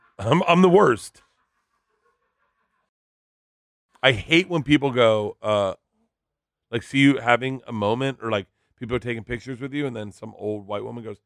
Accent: Florida, United States; Growing up in Florida, that was how you spent the end of your night.

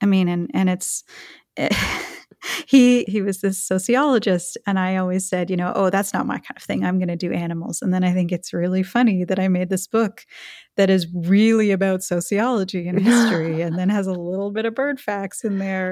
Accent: Canada; I'm Canadian.

